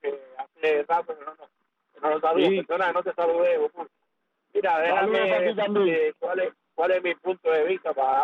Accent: Cuba; Oye, yo me diga al colectivo de Revoltiva, mi pueblo cubano.

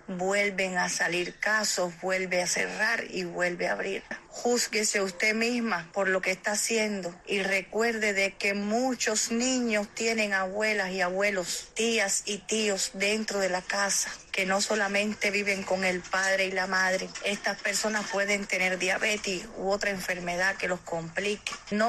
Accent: Cuba; como madre cubana que soy

